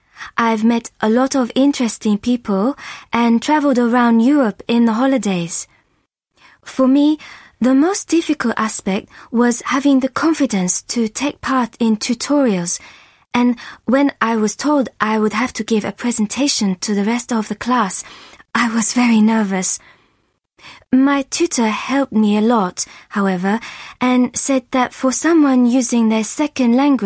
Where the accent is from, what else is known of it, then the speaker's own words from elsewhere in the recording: China; English is a second language; now in Bristol, United Kingdom; I'm from China, and I've been studying in Bristol for 4 years.